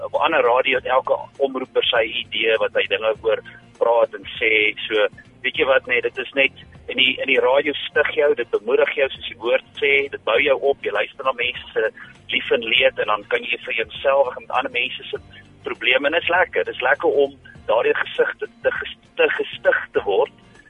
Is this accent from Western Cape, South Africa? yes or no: no; Rustenburg, North West, South Africa; ek is van sprong van, ek kom al van Rustenburg af en gebore Wonderbred